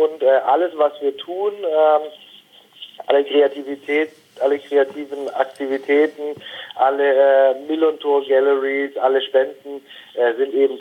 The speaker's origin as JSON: {"language": "German", "region": "Baden-Württemberg", "country": "Germany", "tie": "born or raised there", "said": "Wir sind in der Nähe von Stuttgart gemeinsam aufgewachsen."}